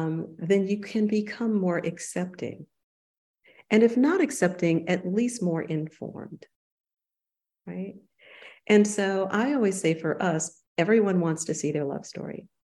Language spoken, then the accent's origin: English; the South, United States; So I think for me growing up in the South, I navigated a lot of different worlds